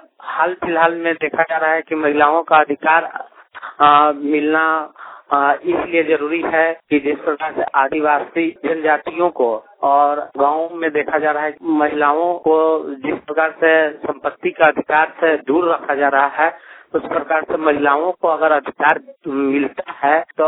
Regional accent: Chainpur, Jharkhand, India; और मैं चैनपुर का पलामू जिला का रहने वाला हूँ, चैनपुर प्रखंड का।

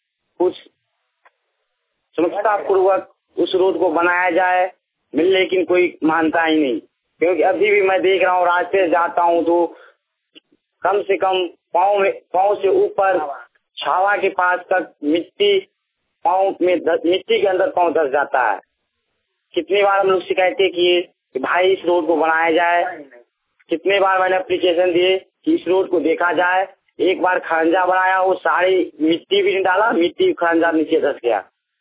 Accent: Phulka, Bihar, India; Post phulka, जिला Madhubani, pin code 84-74-09।

